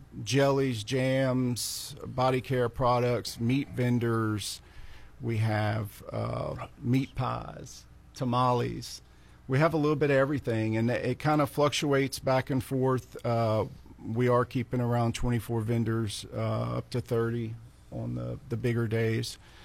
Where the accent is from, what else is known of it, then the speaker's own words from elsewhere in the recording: Leesville, Louisiana, United States; I'm from Leesville, Louisiana.